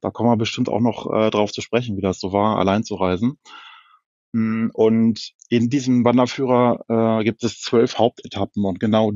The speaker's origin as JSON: {"language": "German", "town": "Hanover", "region": "Lower Saxony", "country": "Germany", "said": "Ich komme aus Norddeutschland, aus Hannover. Das heißt, ich bin gar nicht so oft in den Alpen unterwegs, rein entfernungsbedingt."}